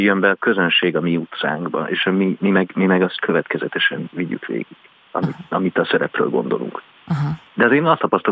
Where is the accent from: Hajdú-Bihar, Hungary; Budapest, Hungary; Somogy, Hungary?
Budapest, Hungary; mert egyébként budapesti vagyok